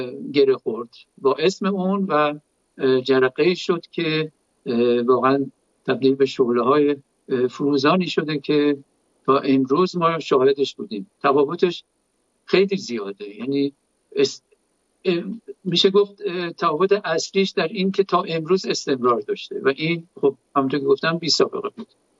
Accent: Iran; من به عنوان یک ایرانی، به عنوان یک پیشکسوت ورزشی واقعا افتخار میکنم

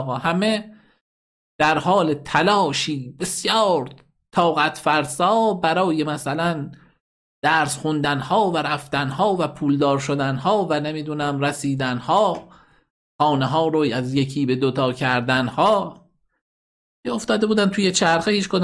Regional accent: Iran; ما ایرانیام

